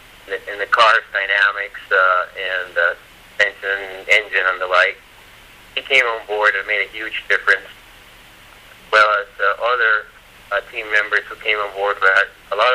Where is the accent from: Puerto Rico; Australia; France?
Puerto Rico; San Juan; now in Scarsdale, United States; From San Juan. I was born in San Juan, Puerto Rico.